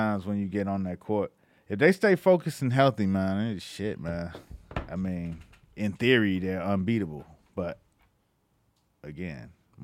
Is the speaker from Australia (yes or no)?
no; Miami, Florida, United States; I got family in Cleveland. I'm from Miami.